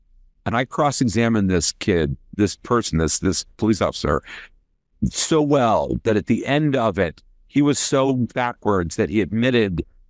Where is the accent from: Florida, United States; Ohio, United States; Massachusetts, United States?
Ohio, United States; Dayton; I grew up in Dayton, Ohio, for the most part. I went to high school in Dayton, Ohio.